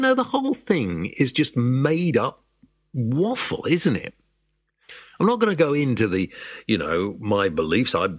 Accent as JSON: {"language": "English", "country": "United Kingdom", "said": "The problem is, I suppose, we're British and we don't moan enough."}